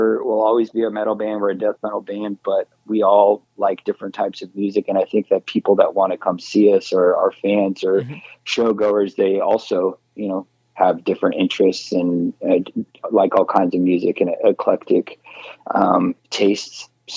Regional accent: Phoenix, Arizona, United States; But, you know, growing up in the Phoenix area

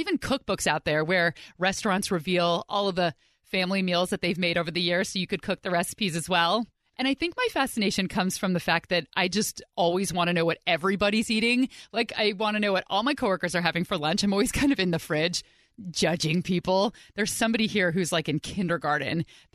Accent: Pleasanton, California, United States; I grew up in the Bay Area.

